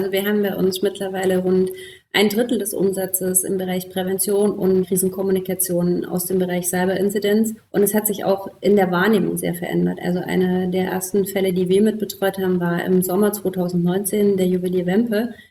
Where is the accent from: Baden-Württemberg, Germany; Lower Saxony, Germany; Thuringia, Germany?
Thuringia, Germany; now in Leipzig, Germany; Ich bin im Thüringer Wald aufgewachsen und habe im November Geburtstag